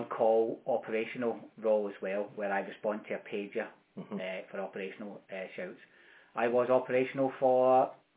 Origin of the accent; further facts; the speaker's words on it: Glasgow, Scotland, United Kingdom; accent: Glasgow; now in Devon, United Kingdom; I've been in Devon longer than I actually have been in Glasgow, believe it or not. And, yeah, I strive to keep my Glasgow accent as long as I possibly can.